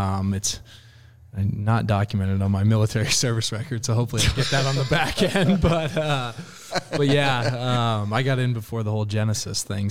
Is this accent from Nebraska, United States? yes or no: yes; Omaha, Nebraska, United States; So, I'm from originally Omaha, Nebraska. Grew up around there